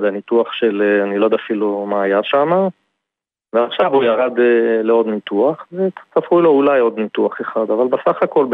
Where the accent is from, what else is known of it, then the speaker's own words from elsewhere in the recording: Ma'ale Adumim, Judea and Samaria Area, Israel; ממעלה אדומים